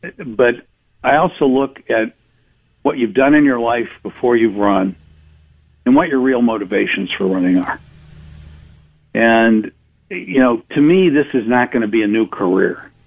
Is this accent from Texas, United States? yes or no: no; Parma, Ohio, United States; when I was growing up in Parma, we didn't have one Republican.